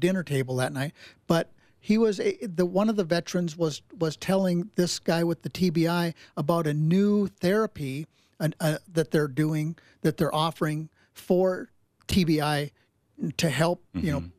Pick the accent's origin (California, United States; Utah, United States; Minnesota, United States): Minnesota, United States; I grew up in Minnesota hunting and fishing and spending the winters snow skiing on the hills up there, water skiing on the Mississippi River